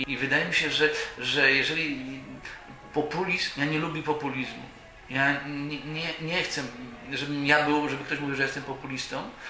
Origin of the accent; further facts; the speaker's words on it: Elbląg, Warmian-Masurian Voivodeship, Poland; Ja mówię to do pana jako Elblążanin. Ten obiekt zostanie w Elblągu.